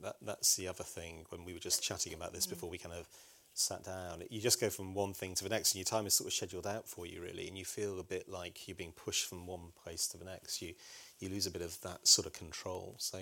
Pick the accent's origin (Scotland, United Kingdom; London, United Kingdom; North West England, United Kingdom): North West England, United Kingdom; Liverpool; I'm a Scouser, I come from Liverpool.